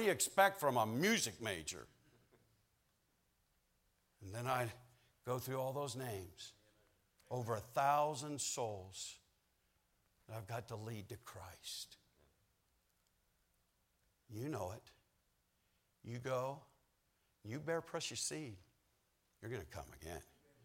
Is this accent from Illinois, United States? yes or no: yes; Chicago, Illinois, United States; from the South Side of Chicago.